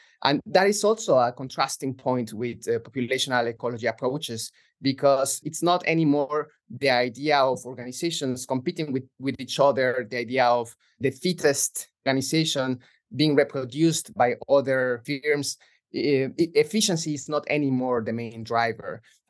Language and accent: English; Mexico City, Mexico; So I'm originally from Mexico City.